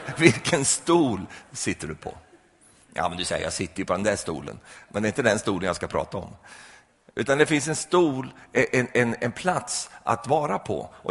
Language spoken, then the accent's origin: Swedish; Sweden; Och eftersom jag är svensk så har jag ett svenskt språk för det mesta.